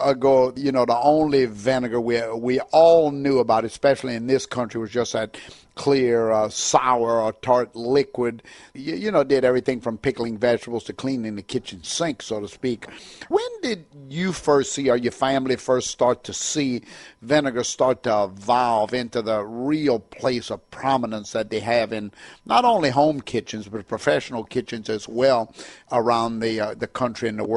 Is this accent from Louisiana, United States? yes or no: yes; Louisiana, United States; I think of certain names that, because of growing up in Louisiana and seeing just names that are prominent on vinegar bottles.